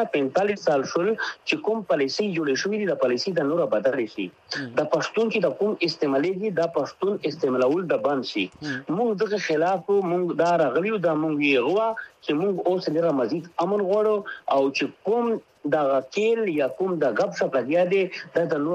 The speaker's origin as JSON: {"language": "Pashto", "country": "Pakistan", "said": "مونږ د پاکستان یو، پاکستان د زمونږ دی"}